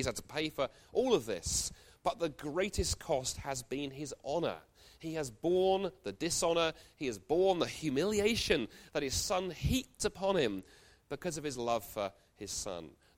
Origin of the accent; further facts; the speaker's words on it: United Kingdom; which as a Brit is about a mile